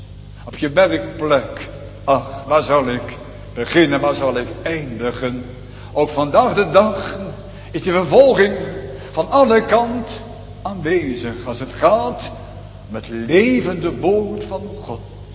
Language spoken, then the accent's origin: Dutch; Rotterdam, South Holland, Netherlands; Ik kom zelf uit Rotterdam-Zuid.